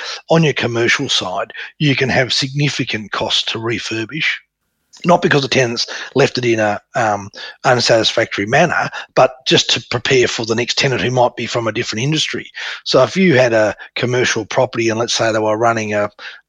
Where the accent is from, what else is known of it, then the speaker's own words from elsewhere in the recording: Tasmania, Australia; It was not in Tasmania, which is my hometown.